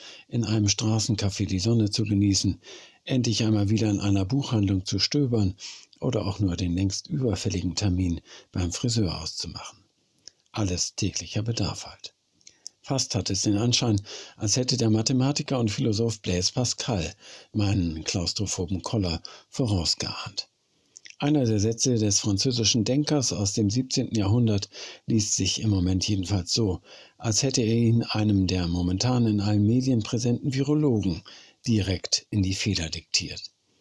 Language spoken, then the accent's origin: German; Northern Germany, Germany; born there; Als gebürtiger Norddeutscher gehört es praktisch zu meiner genetischen Grundausstattung, Abstand zu anderen Menschen zu halten.